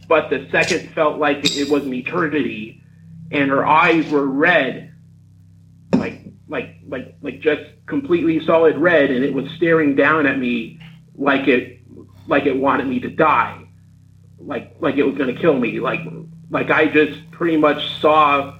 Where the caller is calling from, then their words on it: Hamilton, Ontario, Canada; from Hamilton, Ontario.